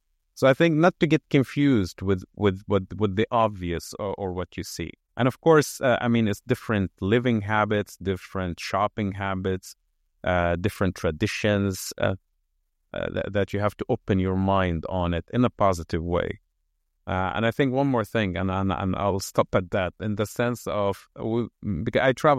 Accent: Lebanon; now in China; I'm Middle Eastern. I was born and raised in Lebanon.

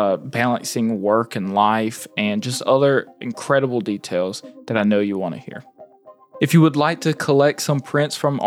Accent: United States; born there; I was born here in America

